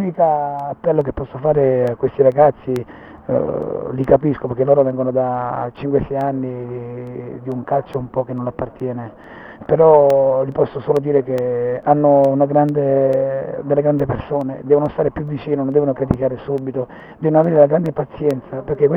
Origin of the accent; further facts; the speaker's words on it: Naples, Campania, Italy; now in Milan, Italy; ma io vivo a Milano, sono un milanese adottato, un napoletano tipico.